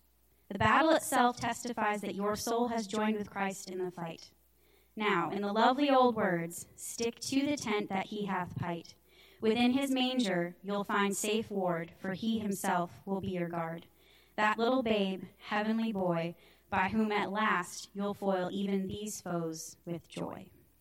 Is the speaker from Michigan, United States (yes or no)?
yes; Michigan, United States; Y'all are going to make me cry. And I don't say y'all, because I'm from Michigan.